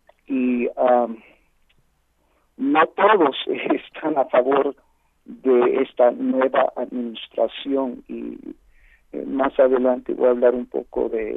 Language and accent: Spanish; Puerto Rico; tengo familia en Puerto Rico, soy puertorriqueño también. Y mi familia en California